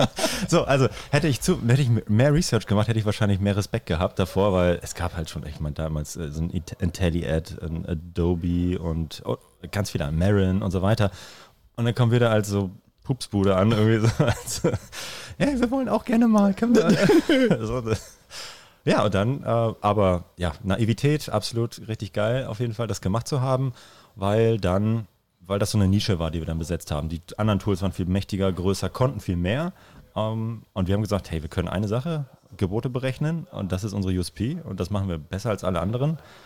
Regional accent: Lüneburg, Lower Saxony, Germany; Ich komme aus dem Norden, Lüneburg

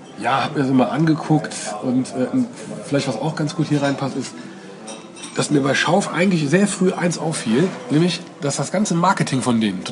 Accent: Oberwinter, Rhineland-Palatinate, Germany; born or raised there

